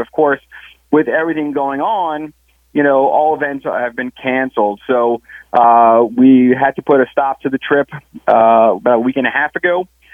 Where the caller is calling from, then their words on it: New York, United States; I am calling in from New York, where I live.